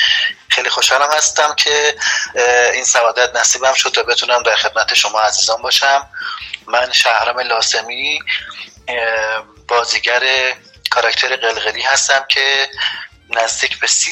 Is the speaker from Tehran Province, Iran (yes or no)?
yes; Tehran, Tehran Province, Iran; برای من اهل تهران هستم، خودم تهران متولد شدم